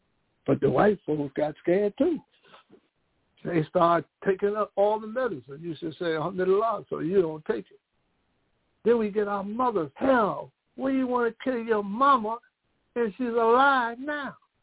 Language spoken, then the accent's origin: English; New Jersey, United States; Well, I'm just using us because I'm from Jersey.